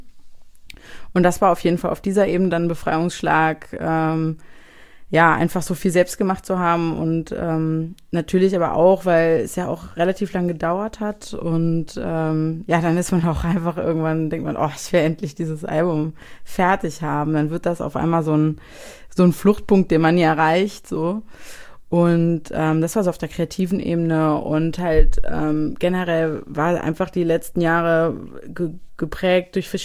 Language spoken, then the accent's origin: German; Frankenberg, Hesse, Germany; Na, ich bin halt ursprünglich aufgewachsen in Frankenberg, was sozusagen noch kleiner ist als Marburg. Und die nächste Großstadt, in Anführungszeichen, ist halt Kassel. Das sind 90 Kilometer und in Marburg 40 Kilometer. Und der Rest ist halt Wald.